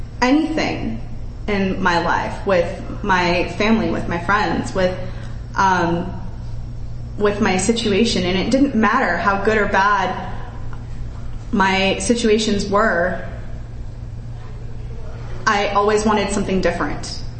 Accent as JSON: {"language": "English", "town": "Los Angeles", "region": "California", "country": "United States", "lives_now": "Phoenix, United States", "said": "I'm from Los Angeles. Oh, hey. I'm in Phoenix."}